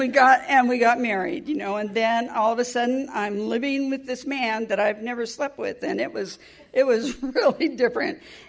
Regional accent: California, United States; I come from California. I met my knight in shining armor in South Carolina.

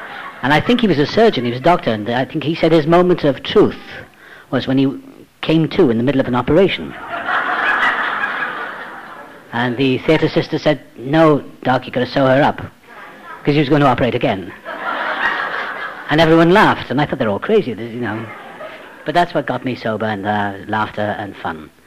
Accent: Wales, United Kingdom; born there; I was born in South Wales.

